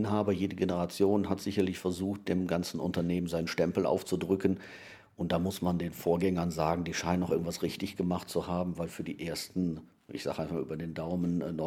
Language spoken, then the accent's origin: German; Wiehl, North Rhine-Westphalia, Germany; Das ist das Sammeln alter Ansichtskarten von meiner Heimatstadt Wiel.